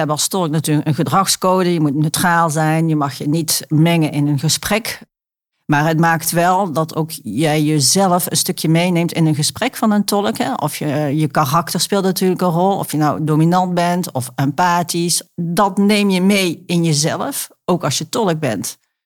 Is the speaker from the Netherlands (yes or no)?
no; France; Toen lag Frans een beetje voor de hand, omdat ik uit Frankrijk kwam.